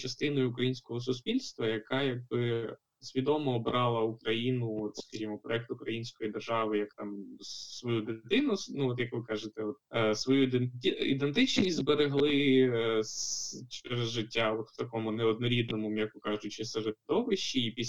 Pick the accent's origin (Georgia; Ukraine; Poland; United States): Ukraine; Crimea; я там відповідаю, що я з Криму, і це в комбінації з українською мовою